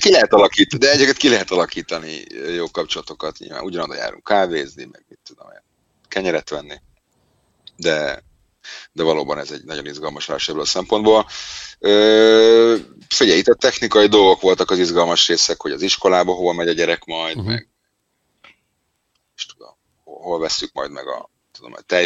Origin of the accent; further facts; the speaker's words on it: Hungary; itt igenis is nagyon-nagyon pozitív a ennek a megítélése, hogy igen, magyarok vagyunk.